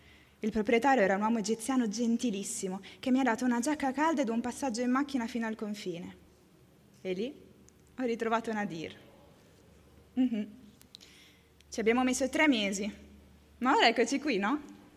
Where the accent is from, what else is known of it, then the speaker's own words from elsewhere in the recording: Beni Mellal, Béni Mellal-Khénifra, Morocco; Sì, sono marocchino, di Beni Mellal. Conosci? Vabbè, tranquilla, non è una città famosa. Sicuramente non è una delle più belle del Marocco, ma per me ovviamente è speciale. È casa.